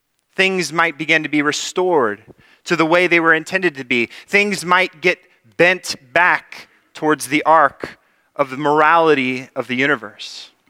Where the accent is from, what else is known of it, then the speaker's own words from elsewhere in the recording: California, United States; this is something that is always been a part of my life as a Californian driving. We all drive aggressively, I think, in California.